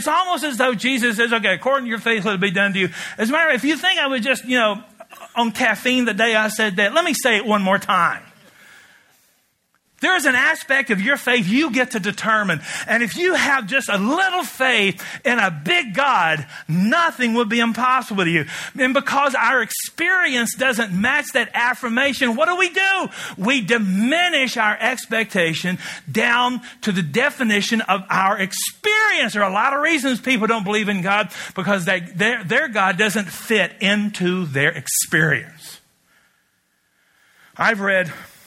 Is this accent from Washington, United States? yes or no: no; Wisconsin, United States; So I'm not saying that you should take my judgment, but here's a kid from, I'm from Barron County.